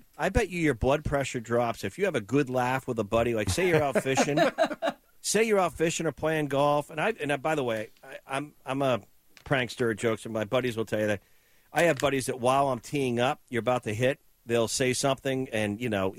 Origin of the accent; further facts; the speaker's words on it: Massachusetts, United States; I grew up on the North Shore of Boston, and in Swampscott and Marblehead downtown, there used to be, I think they called it the comic book shop